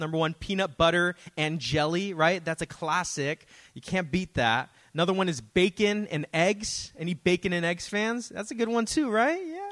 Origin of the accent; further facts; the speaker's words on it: Daly City, California, United States; I grew up in Daly City.